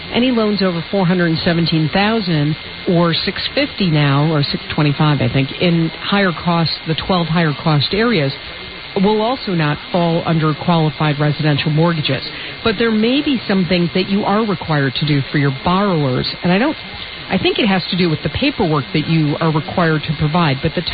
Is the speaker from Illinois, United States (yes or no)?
yes; Chicago, Illinois, United States; Yeah, I understand. I'm from Chicago. I hate it, too.